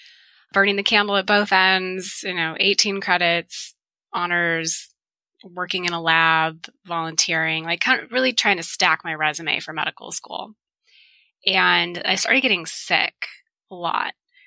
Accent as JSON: {"language": "English", "town": "Tucson", "region": "Arizona", "country": "United States", "tie": "born or raised there", "said": "So I was born and raised in Tucson."}